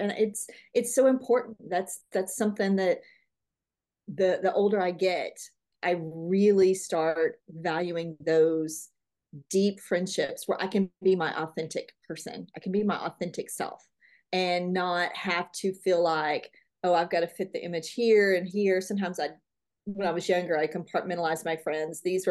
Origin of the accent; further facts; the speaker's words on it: Arkansas, United States; I grew up in Arkansas, in the Washita Mountains, right on the lakes.